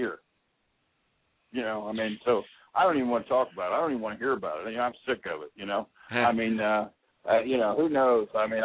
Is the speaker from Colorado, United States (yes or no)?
no; Missouri, United States; I just, you got to show me. I'm from Missouri.